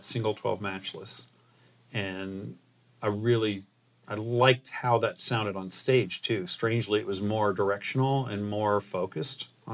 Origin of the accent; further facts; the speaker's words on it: Redlands, California, United States; from my hometown of Redlands, and we used to jam when we were kids